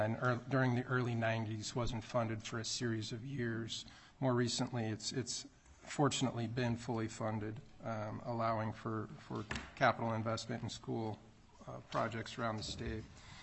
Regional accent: Alaska, United States; I was born and raised in Alaska, and I went to college in northern Arizona and Flagstaff. Came back after school and have worked for the state of Alaska for around 27 years at this point.

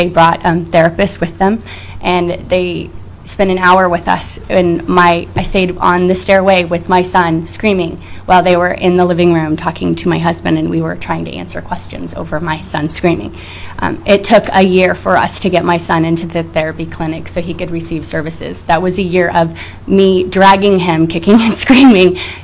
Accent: Soldotna, Alaska, United States; I was born and raised in Soldotna. I want to keep my kids here.

